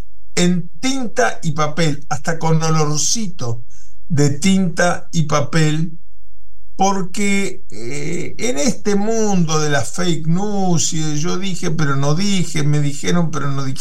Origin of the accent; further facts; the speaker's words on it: Uruguay; Sería una impertinencia de mi parte, como uruguayo, opinando en Argentina desde una radio argentina, introducir este tema.